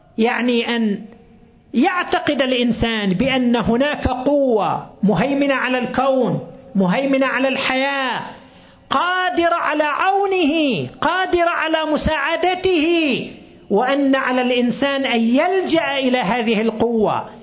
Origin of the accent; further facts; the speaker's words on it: Qatif, Eastern Province, Saudi Arabia; عندنا في القطيف